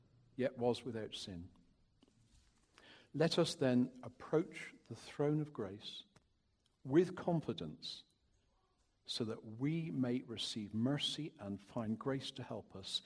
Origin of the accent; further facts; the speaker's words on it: South West England, United Kingdom; By the way, I am Cornish, but it is a very long time since I lived there.